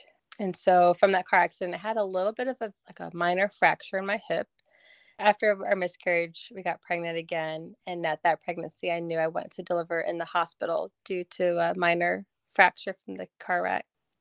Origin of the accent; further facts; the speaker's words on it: Illinois, United States; We're both born and raised in Central Illinois, lived here pretty much our whole lives, except for 3 years we lived in Georgia